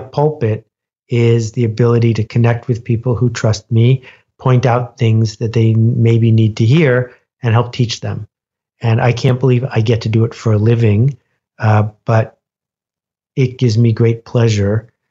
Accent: Ontario, Canada; I grew up in Algonquin Park

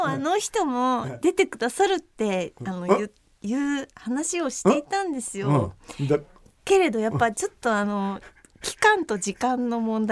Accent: Akita, Japan; accent: Akita dialect; だから今日もなんか気抜けバード秋田弁になくなるものだから気抜かないようにしてやってるんです、

